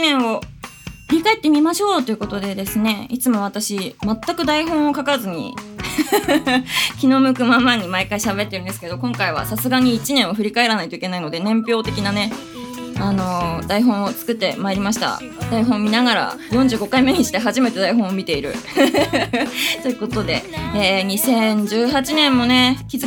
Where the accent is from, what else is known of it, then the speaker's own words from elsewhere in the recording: Aomori, Japan; 私の地元青森なんですけど、まあ青森ではもうすっかり雪が積もっているんだろうなと思いつつ毎日を過ごしております。